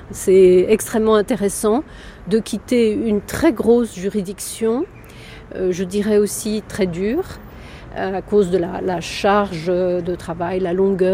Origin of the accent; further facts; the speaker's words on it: Paris, Île-de-France, France; comme je ne suis pas originaire du Cantal, je suis parisienne